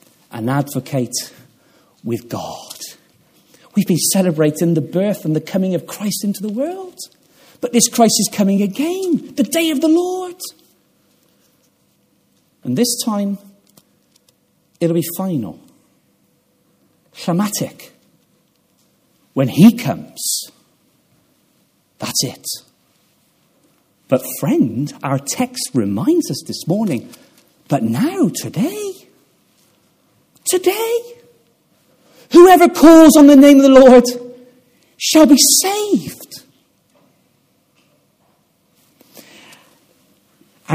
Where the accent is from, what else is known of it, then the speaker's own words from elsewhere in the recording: Gloucester, South West England, United Kingdom; Years ago, when I grew up in Gloucester, we used to sing from Hymns of Faith.